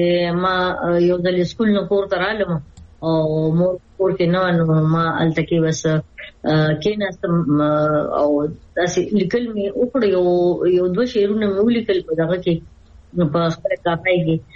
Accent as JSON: {"language": "Pashto", "town": "Zaida", "region": "Khyber Pakhtunkhwa", "country": "Pakistan", "said": "زما بنیادی تعلق د خیبر پختونخوا د سوابه ضلع کلی زیدی سره زما تعلق دی. جی او الته نوې د ابتدایي سبق مې الته نه ویلې دی او هغې نه بس چې د کالج سټډیز پسې بیا راووتو بهر مردان ته رالو"}